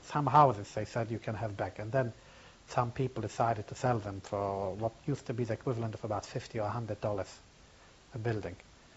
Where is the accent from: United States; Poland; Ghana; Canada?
Poland; Świętokrzyskie Voivodeship; a pogrom in a town about 107 kilometers away from my hometown, a place called Kelce